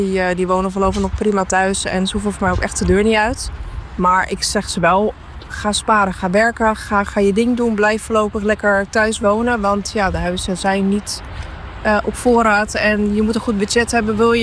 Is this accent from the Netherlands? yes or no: yes; Randstad, Netherlands; Ik woon hier nu 2,5 jaar, bijna 3 jaar. Ik kom uit de Randstad vandaan